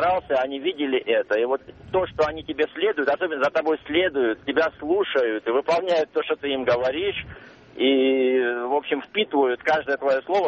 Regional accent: Tbilisi, Georgia; moved away as an adult; now in Moscow, Russia; Я родом из Тбилиси, и еще студентом я начал работать гидом-переводчиком немецким языком, когда учился в тбилисском инъязе.

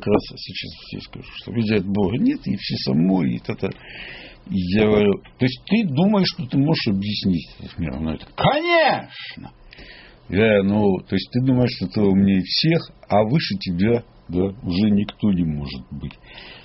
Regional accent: Ukraine; Так-то украинец...

